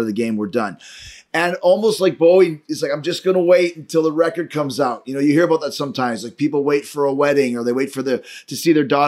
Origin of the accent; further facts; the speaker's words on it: Winnipeg, Manitoba, Canada; I grew up in Winnipeg in Canada